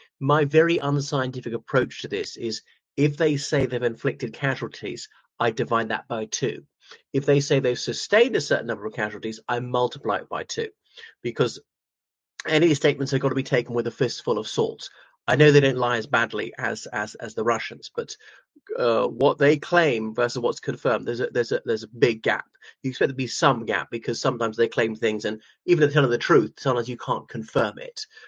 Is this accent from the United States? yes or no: no; Ireland; from Ireland.